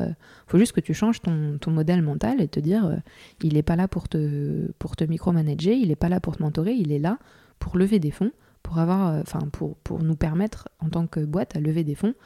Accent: France; comme je suis française

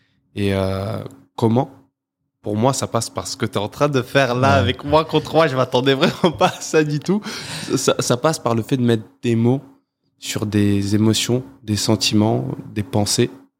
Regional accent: Toulouse, Occitanie, France; je viens du quartier Croix de Pierre, à Toulouse. C'est un quartier qui était peuplé et qui est certainement aujourd'hui encore peuplé essentiellement par des personnes âgées.

